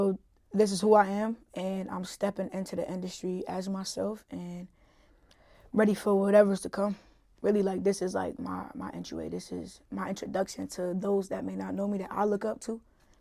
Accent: Newark, New Jersey, United States; I'm from Newark, but she's from EO.

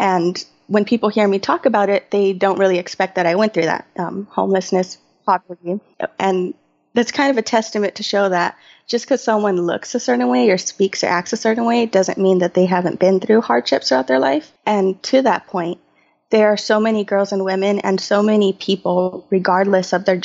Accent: Salinas, California, United States; So a little bit about my background is I grew up in Salinas, California. I am multiracial. My dad is Mexican and my mom is Caucasian and Japanese.

